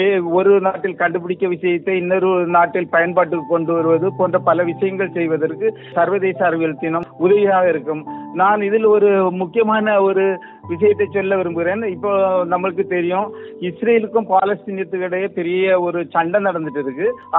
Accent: Tamil Nadu, India; நான் கன்னியாகுமரி மாவட்டத்தை சேர்ந்தவன், அங்க ஒரு கோட்டை வதப்பாடும்பாங்க

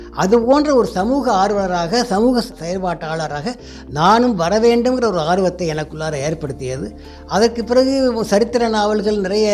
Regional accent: Bommakottai, India; பிறந்து வளர்ந்தது வந்து அருப்புக்கோட்டைக்கு பக்கத்தில் இருக்கக்கூடிய ஒரு குக்கிராமம், சின்ன கிராமம், பொம்மாக்கோட்டைன்னு ஒரு வில்லேஜு. அதில் தான் நான் பிறந்து வளர்ந்தேன்.

